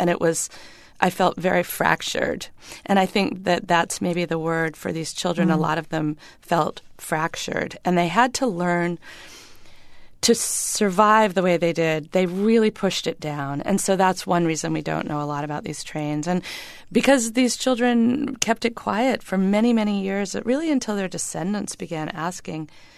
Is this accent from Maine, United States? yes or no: yes; Bangor, Maine, United States; born or raised there